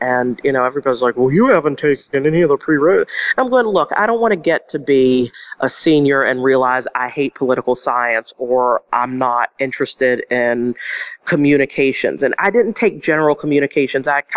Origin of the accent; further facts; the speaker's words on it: Pennsylvania, United States; And I come from Pennsylvania, mm-hmm. and I grew up in the 80s